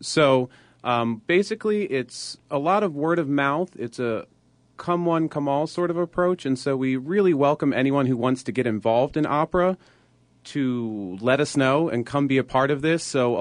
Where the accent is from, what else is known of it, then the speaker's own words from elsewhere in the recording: Richmond, Virginia, United States; I'm originally from the Richmond area as well.